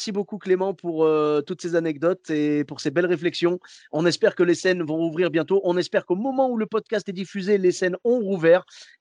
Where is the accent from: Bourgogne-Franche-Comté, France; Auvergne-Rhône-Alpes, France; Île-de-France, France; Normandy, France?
Auvergne-Rhône-Alpes, France; Clermont-Ferrand; Moi, je suis de Clermont-Ferrand à la base.